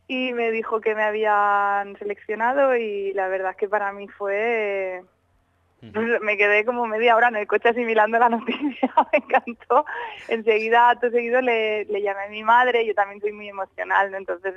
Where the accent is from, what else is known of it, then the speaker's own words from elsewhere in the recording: Ontinyent, Valencian Community, Spain; first language Valencian; Spanish is a second language; Yo soy de Ontinyent.